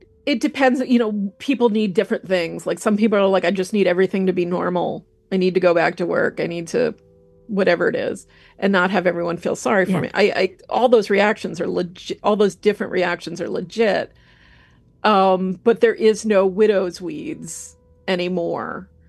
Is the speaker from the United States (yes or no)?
yes; New York, United States; I'm from New York and I'm, you know, kind of punk goth.